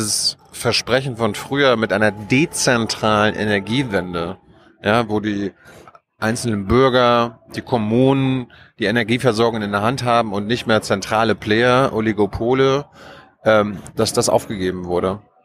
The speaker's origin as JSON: {"language": "German", "region": "East Germany", "country": "Germany", "said": "ich komme ja aus dem Osten"}